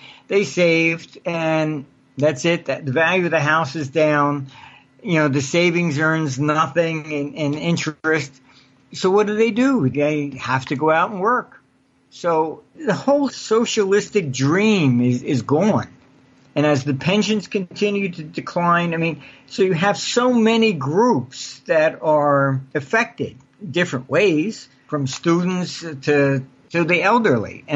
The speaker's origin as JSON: {"language": "English", "country": "United States", "said": "I said, look, I'm an American."}